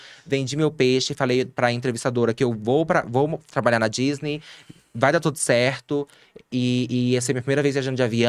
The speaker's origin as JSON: {"language": "Portuguese", "town": "Brasília", "region": "Federal District", "country": "Brazil", "tie": "born or raised there", "said": "eu nasci na Gibson Bon Kennieller, de Taguatinga, né? Nasci aqui em Brasília e cresci lá na QNL, estudei minha vida inteira também lá, né, em escola pública."}